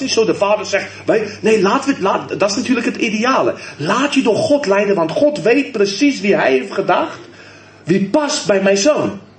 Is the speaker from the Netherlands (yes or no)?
no; South Africa; Dutch is a second language; ik kom uit Zuid-Afrika.